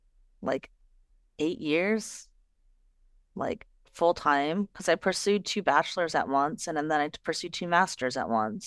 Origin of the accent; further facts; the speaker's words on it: Phoenix, Arizona, United States; also born or lived in Wisconsin, United States; I was born in Wisconsin, like I grew up in Phoenix. Like, yes, I speak English very well.